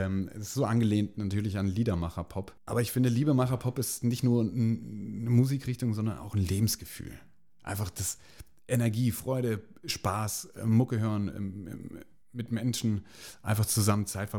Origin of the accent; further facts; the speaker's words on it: Erzingen, Baden-Württemberg, Germany; Im tiefsten, ja genau, am Hochrhein, Südzipfel.